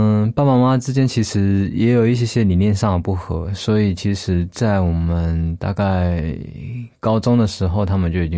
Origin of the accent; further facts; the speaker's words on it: Taichung, Taiwan; 我出生在台中，然后从小是住在台中后火车站那边。那边其实我觉得算是蛮传统的一个地方